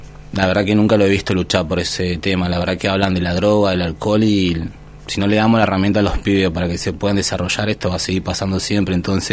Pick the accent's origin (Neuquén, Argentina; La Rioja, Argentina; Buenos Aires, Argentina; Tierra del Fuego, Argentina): Tierra del Fuego, Argentina; si bien yo vivo en la margen hace 25 años, soy fueguino